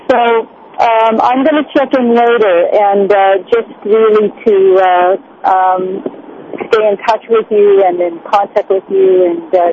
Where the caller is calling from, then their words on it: Alaska, United States; I'm here from, I'm calling from Alaska. We're just actually up on a huge boat.